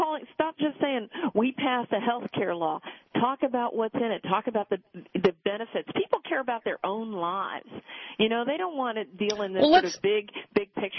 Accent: Maryland, United States; My home state of Maryland created the most jobs of states across the country.

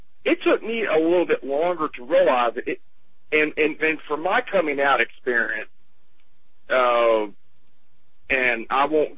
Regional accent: Arkansas, United States; And I grew up here in South Arkansas, and it's a part of the culture here.

